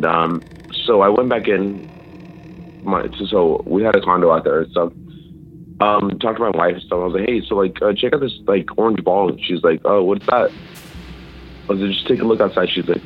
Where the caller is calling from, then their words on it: Idaho, United States; Yeah, so... Oh, from Idaho, actually. Idaho.